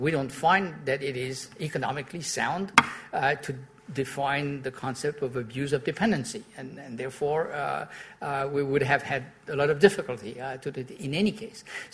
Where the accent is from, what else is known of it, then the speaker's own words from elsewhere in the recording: France; English is a second language; in my home country, in France.